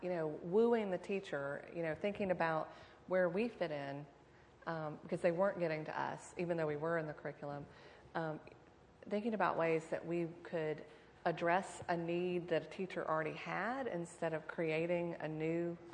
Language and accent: English; Augusta, Georgia, United States; I'm from Augusta, that, Linnea mentioned it, but so I have a vested interest in the success of his project.